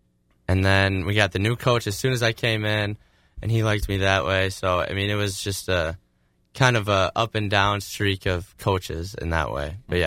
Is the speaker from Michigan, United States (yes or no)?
yes; Menominee, Michigan, United States; And then I grew up mostly in Menominee and played tennis there.